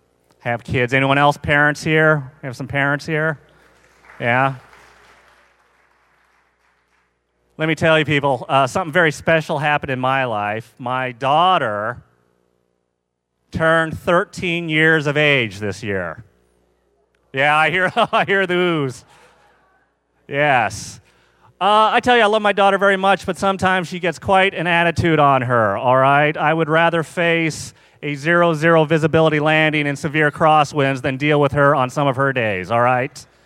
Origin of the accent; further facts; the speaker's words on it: United States; born there; I was born in the United States. I just speak English.